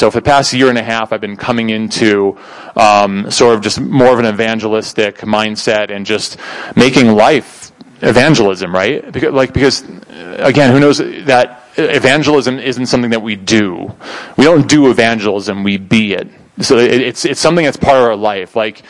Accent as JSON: {"language": "English", "region": "New York", "country": "United States", "said": "I'm from New York. We were, like, several decades ahead of our time."}